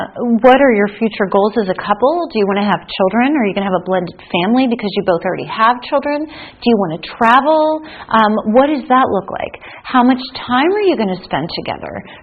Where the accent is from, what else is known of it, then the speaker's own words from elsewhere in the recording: Harrisburg, Pennsylvania, United States; my hometown where I grew up in Harrisburg, Pennsylvania.